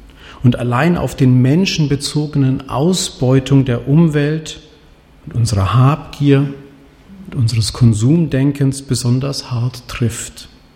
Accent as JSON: {"language": "German", "country": "Tanzania", "said": "Arusha, einer Stadt in meinem Heimatland Tansania"}